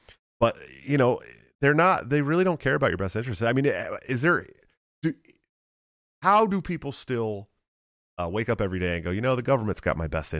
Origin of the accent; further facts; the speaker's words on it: West Coast, United States; I live in a place where they're still arresting people for simple possession here. You know, and I come from the West Coast